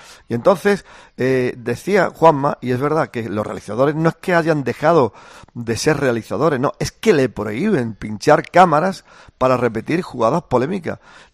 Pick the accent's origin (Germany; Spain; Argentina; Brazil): Spain; a mí como español